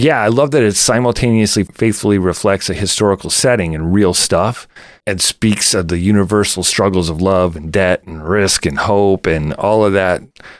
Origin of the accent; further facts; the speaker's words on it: Nebraska, United States; I'm originally from Nebraska, so my mom was probably a little kid when this was happening.